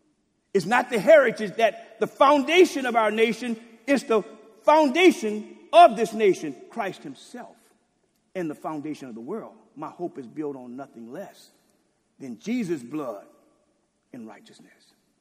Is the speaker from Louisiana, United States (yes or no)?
yes; Louisiana, United States; I grew up in Louisiana. In Louisiana, only state divided into parishes.